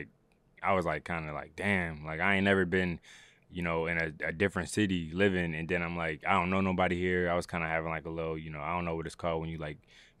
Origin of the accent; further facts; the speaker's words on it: Buffalo, New York, United States; So I'm from Buffalo, New York. Mm-hmm. Born and raised. I was born on Juneteenth, 1992, and one of eight children, single parent home